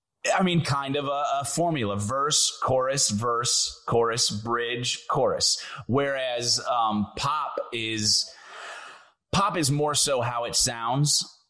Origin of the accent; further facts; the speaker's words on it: St. Louis, Missouri, United States; growing up in St. Louis, we had a little bit more asphalt than we had dirt roads, like some artists in country music.